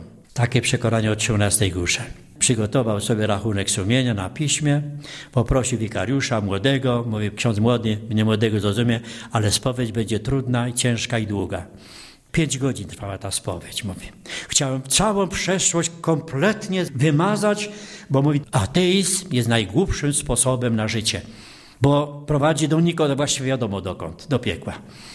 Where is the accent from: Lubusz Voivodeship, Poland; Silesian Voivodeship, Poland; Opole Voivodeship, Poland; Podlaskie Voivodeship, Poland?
Silesian Voivodeship, Poland; To był poniedziałek krwawy mojej wiosce tu pod Częstochową.